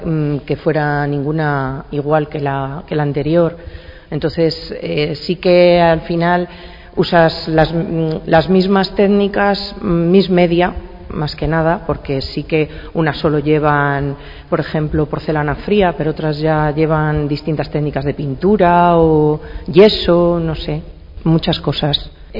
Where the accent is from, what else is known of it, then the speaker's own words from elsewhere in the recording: San Esteban de la Sierra, Castile and León, Spain; la primera exposición que hice en San Esteban de la Sierra, mi pueblo